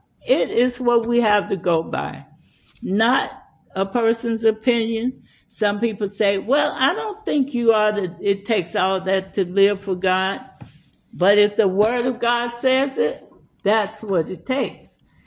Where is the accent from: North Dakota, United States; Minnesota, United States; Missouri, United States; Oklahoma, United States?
Oklahoma, United States; Tulsa; I remember one time I was real young, and I was born and raised in Tulsa.